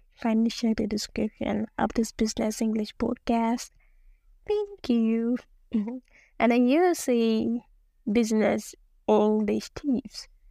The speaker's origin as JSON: {"language": "English", "country": "Nigeria", "accent": "Nigerian", "second_language": "English", "said": "I didn't want to do it because I thought no one would listen to my thick Nigerian accent."}